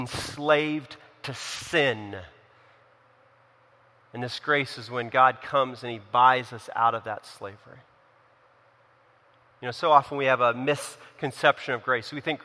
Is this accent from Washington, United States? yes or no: no; California, United States; now in Pennsylvania, United States; We don't do that here in Pennsylvania, but where I grew up in California, you do.